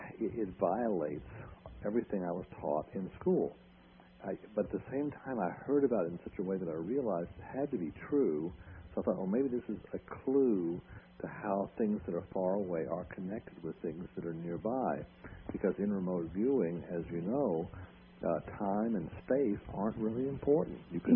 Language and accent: English; Virginia, United States; It really started out for me as a young boy growing up in Virginia, and just you're very close to nature.